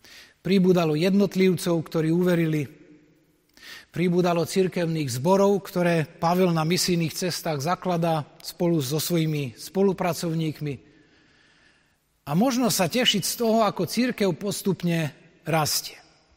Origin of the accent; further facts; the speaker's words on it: Prešov, Prešov Region, Slovakia; My sme Prešovčania